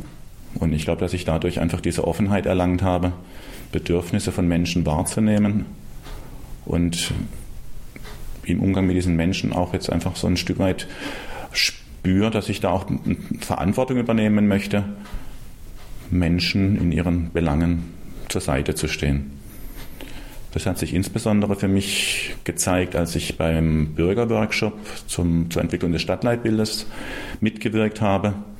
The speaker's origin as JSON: {"language": "German", "town": "Schwäbisch Hall", "region": "Baden-Württemberg", "country": "Germany", "said": "Ja, ich komme aus Schwäbisch Hall."}